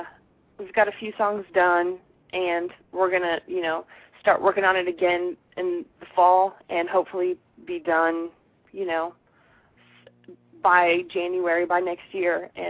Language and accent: English; St. Louis, Missouri, United States; I would love to play there just because, you know, I'm from the St. Louis area.